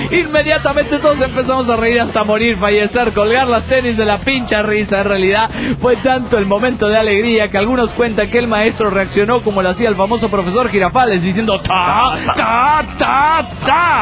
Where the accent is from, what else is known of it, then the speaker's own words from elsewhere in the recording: Santander, Cantabria, Spain; Vengo desde Cantabria para hacer loas a ustedes.